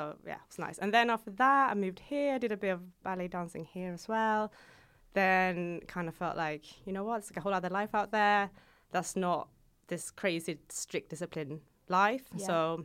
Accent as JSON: {"language": "English", "town": "Gothenburg", "region": "Västra Götaland", "country": "Sweden", "tie": "born or raised there", "said": "But yeah, so I grew up in Gothenburg."}